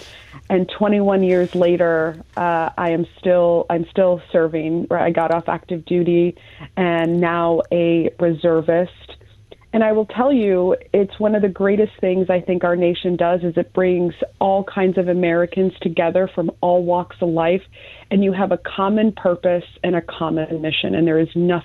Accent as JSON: {"language": "English", "country": "Iraq", "tie": "born or raised there", "lives_now": "United States", "said": "I was kidnapped to Iraq. And so I grew up in the Middle Eastern culture. I grew up speaking Arabic because I was forced to learn it."}